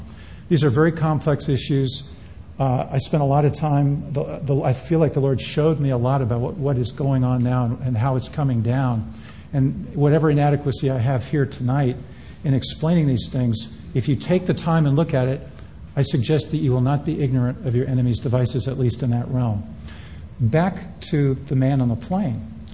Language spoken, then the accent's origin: English; Connecticut, United States; I was brought up on the East Coast. I was from Connecticut.